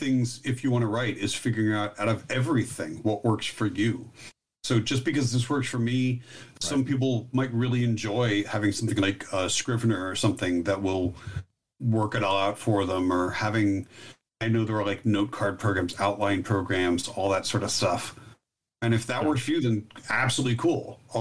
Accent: Maine, United States; Knee-jerk reaction to Stephen King, just because I grew up in Maine

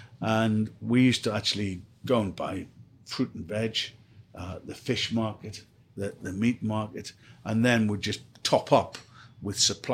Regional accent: North East England, United Kingdom; now in London, United Kingdom; I come from the Northeast. I spoke very different. I felt a little bit lost. I felt out of my comfort zone because of my accent.

